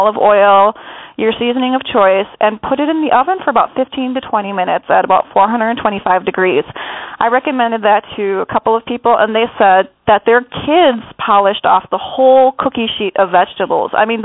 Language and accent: English; Wisconsin, United States; that because I'm a Midwestern girl. I grew up eating pork and beef just about every day. I love my milk. I'm from Wisconsin. I'm a cheesehead.